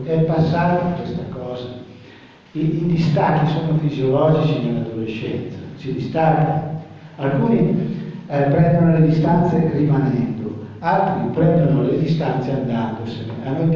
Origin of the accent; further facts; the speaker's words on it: Trivento, Molise, Italy; se ne vanno come i giovani della mia regione, io sono del Trivento